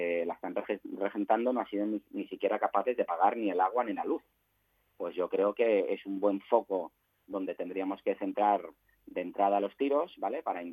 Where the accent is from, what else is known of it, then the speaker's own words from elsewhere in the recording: Catalonia, Spain; Yo como catalán